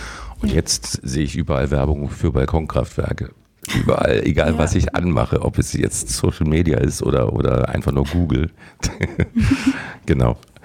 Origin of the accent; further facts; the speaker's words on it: Germany; ich bin ja in der DDR aufgewachsen, also in der ehemaligen DDR.